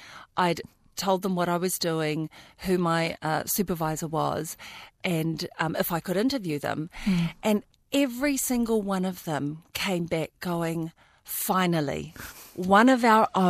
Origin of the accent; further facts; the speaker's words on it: New Zealand; born there; I was born in New Zealand.